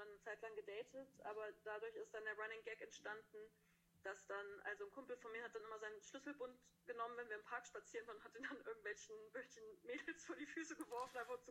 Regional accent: Hesse, Germany; now in Konstanz, Germany; In Hessen sagen wir Karneval, wo ich herkomme.

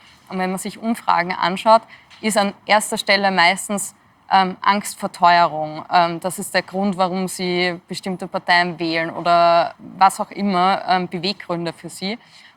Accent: Austria; bei uns in Österreich

